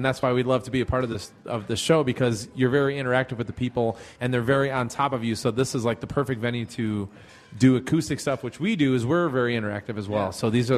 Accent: Marengo, Illinois, United States; Because we grew up in Marengo.

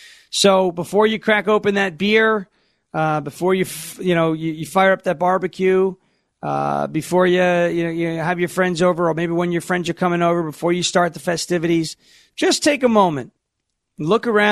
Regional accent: New York, United States; I grew up on Long Island, and I spent a lot of time with veterans out there

